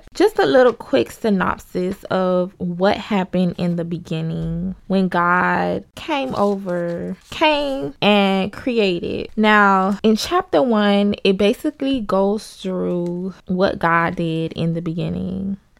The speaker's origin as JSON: {"language": "English", "town": "Miami", "region": "Florida", "country": "United States", "said": "I'm from Miami, Florida."}